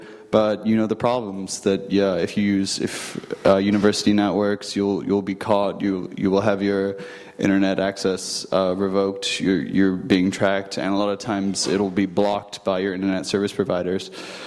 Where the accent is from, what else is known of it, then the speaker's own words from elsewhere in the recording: Boston, Massachusetts, United States; I'm from Boston